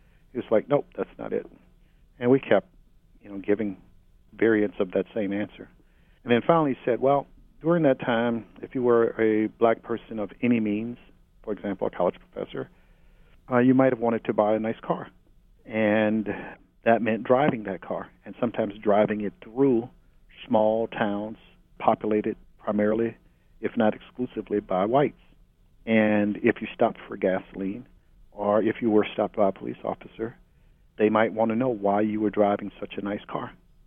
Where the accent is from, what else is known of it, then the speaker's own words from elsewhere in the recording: Mobile, Alabama, United States; also born or lived in Harlem, New York; I was probably 11 or 12 years old, down in Mobile. I was born in Harlem, but raised in Mobile, Alabama.